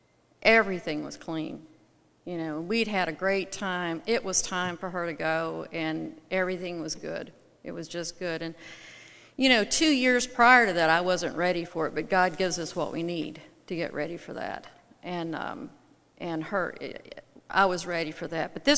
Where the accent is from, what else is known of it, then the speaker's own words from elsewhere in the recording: Knoxville, Tennessee, United States; born there; I used to start my talk by starting, you know, I was born in Knoxville, Tennessee, blah, blah, blah, blah, and all that.